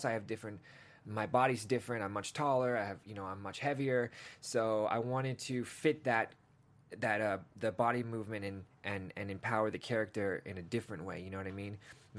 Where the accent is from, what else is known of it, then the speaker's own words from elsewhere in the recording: England, United Kingdom; born there; I was born in England, man. We just traveled around a lot.